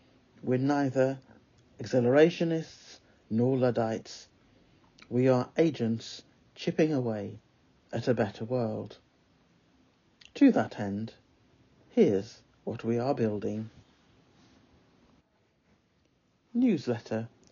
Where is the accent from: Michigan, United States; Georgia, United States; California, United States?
Georgia, United States; Johns Creek; I'm from Johns Creek, GA